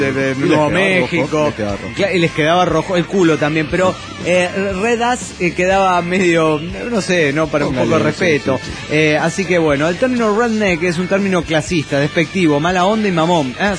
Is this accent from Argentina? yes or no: yes; Chichinales, Río Negro, Argentina; now in Mar del Plata, Argentina; A los 10 años me fui a vivir allá a Chichinales, pero nací aquí en Mar del Plata.